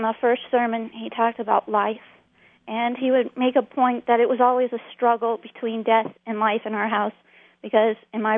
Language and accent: English; Nebraska, United States; And I grew up here in Nebraska, so I had a good rude awakening and a lesson going to Manhattan and learning how to survive there.